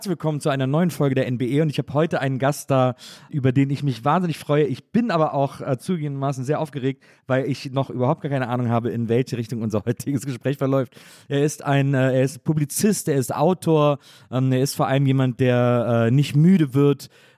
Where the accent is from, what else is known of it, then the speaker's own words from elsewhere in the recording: Cologne, North Rhine-Westphalia, Germany; als Kölner